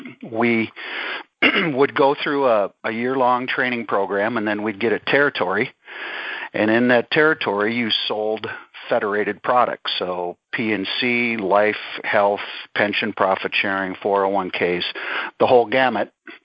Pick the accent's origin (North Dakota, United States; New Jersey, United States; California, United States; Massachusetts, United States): North Dakota, United States; moved away as an adult; now in Minneapolis, United States; I'm a native Dakota boy. I was born in South Dakota, and at age 5, I moved to North Dakota and finished up high school there